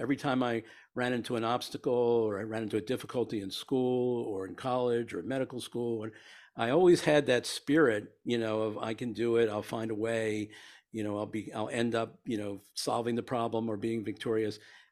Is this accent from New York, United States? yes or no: no; Baltimore, Maryland, United States; I grew up in Baltimore, Maryland in the 1950s, and I was a sports fan